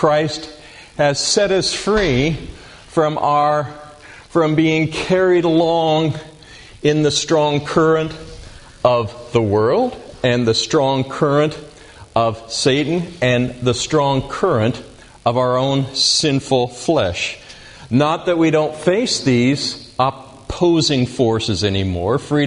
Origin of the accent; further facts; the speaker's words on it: Riverside, California, United States; Well, I grew up in Riverside, California, and our house was located on a bluff that overlooked the Santa Ana River bottom